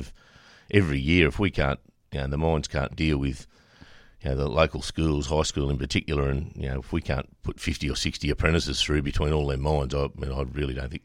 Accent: Denman, New South Wales, Australia; I was born and raised in Denman, mid-90s.

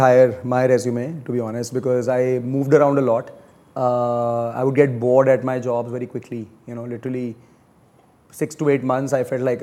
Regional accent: Delhi, India; So I was born and raised in Delhi. I went to St. Columbus, right? And then I studied abroad at Drexel and then at University of Pittsburgh later for my master's and my MBA.

